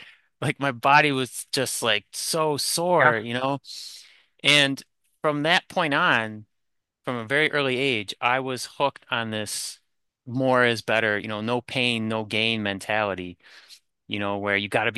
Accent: Buffalo, New York, United States; So yeah, I grew up in Buffalo, New York. So right next to Canada, Niagara Falls. Love it. Beautiful area.

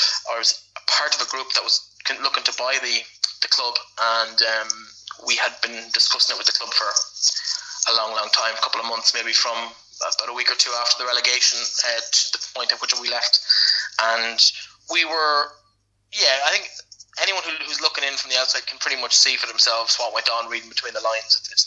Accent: County Leitrim, Ireland; because I'm from Leitrim, so League of Ireland was never particularly strong.

